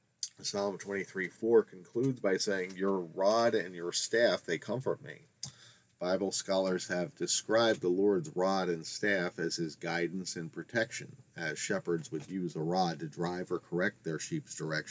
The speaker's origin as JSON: {"language": "English", "region": "New York", "country": "United States", "said": "resisted just going with the New York teams because I was from New York State"}